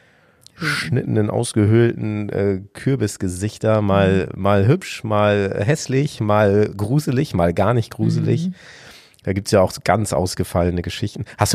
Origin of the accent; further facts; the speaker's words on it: Lower Saxony, Germany; Ich komme ja aus Ostfriesland, bei uns gab es immer Martini singen.